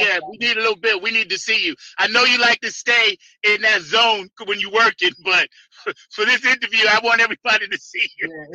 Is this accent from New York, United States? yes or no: yes; Long Island, New York, United States; like growing up on Long Island, even though it was a lot of talented musicians, it wasn't a lot of venues for freestyling.